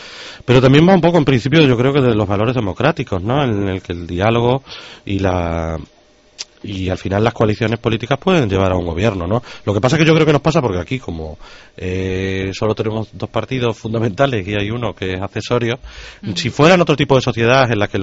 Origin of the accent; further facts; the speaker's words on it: Badajoz, Extremadura, Spain; Pues bueno, yo que soy de Badajoz, ¿qué te voy a decir? Lo bien que me lo he pasado en mi juventud en todos los carnavales.